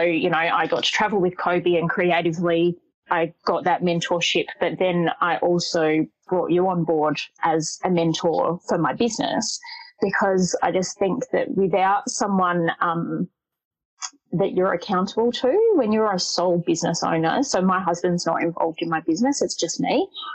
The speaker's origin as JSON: {"language": "English", "town": "Adelaide", "region": "South Australia", "country": "Australia", "said": "So I'm from Adelaide, South Australia"}